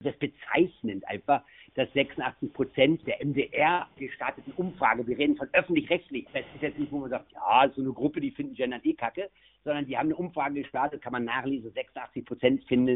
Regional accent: Berlin, Germany; Ich komme aus Berlin, ist eine Großstadt, da haben wir relativ wenig Fachwerkhäuser.

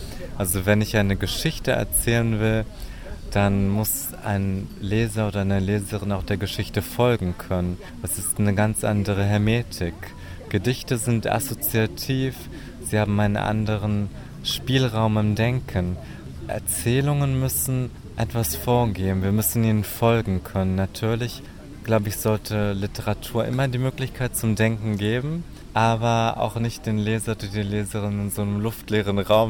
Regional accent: Berlin, Germany; born there; also born or lived in Estonia / Russia / Ukraine; Genau, ich lebe in Berlin. Ich bin in Berlin geboren und habe durch mein Studium und meine Arbeit in Estland, in Russland und der Ukraine gelebt und bin familiär auch mit Israel verbunden.

